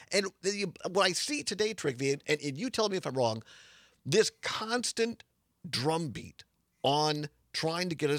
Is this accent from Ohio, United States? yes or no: no; Wisconsin, United States; I grew up in Southwest Wisconsin.